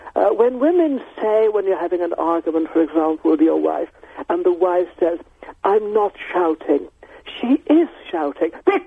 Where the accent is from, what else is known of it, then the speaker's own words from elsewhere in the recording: United Kingdom; One should be proud to be British. Wearing silly outfits is what being British is all about. We're known across the world for it.